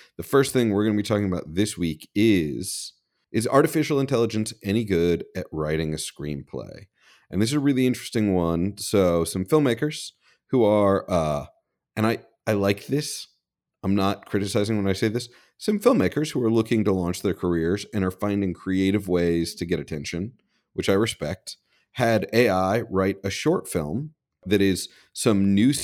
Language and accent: English; Midwest, United States; I'm from the Midwest.